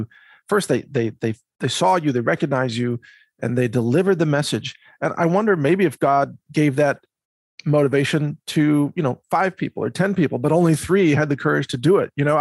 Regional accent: Midwest, United States; And I grew up in the Midwest. I went to university in the Midwest

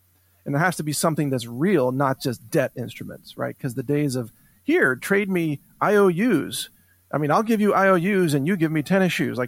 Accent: United States; of course, I'm an American. I live in Texas.

